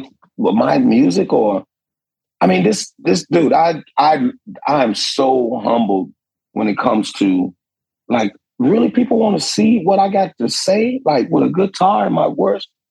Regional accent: Chicago, Illinois, United States; I said, hey, I'm a bluesman from Chicago.

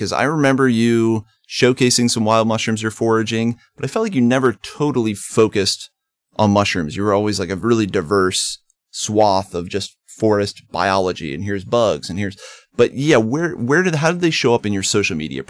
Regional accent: Maryland, United States; because I'm originally from Western Maryland.

